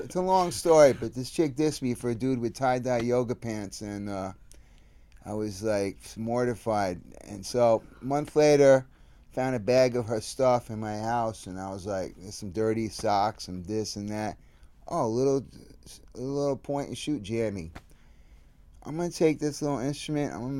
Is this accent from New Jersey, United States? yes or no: no; Manhattan, New York, United States; Well, I grew up in Manhattan, but I grew up on 9th Street and 5th Avenue at a pivotal time in my life at the old 5th Avenue Hotel.